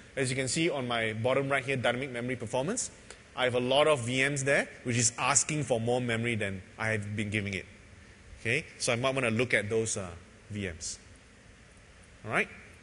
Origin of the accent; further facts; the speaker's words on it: Malaysia; So, like, this is two towers that we have back in my hometown, Malaysia.